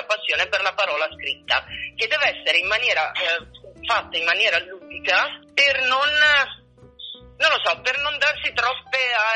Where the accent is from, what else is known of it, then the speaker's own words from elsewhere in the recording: Padua, Veneto, Italy; Or dunque, io sono padovana